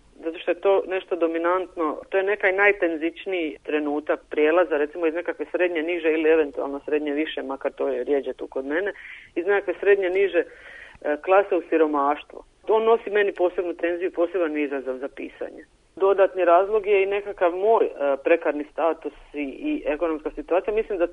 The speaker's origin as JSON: {"language": "Croatian", "region": "Dalmatia", "country": "Croatia", "tie": "born or raised there", "said": "budući da je moje djetinjstvo u Dalmaciji, u patrijarhalnoj sredini, također bilo jako snažno obilježeno nasilje."}